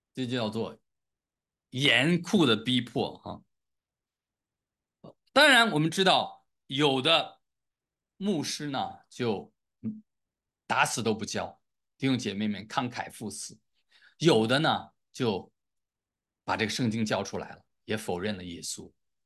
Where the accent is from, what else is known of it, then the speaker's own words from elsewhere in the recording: China; 你要在这个我们中国人的思想里面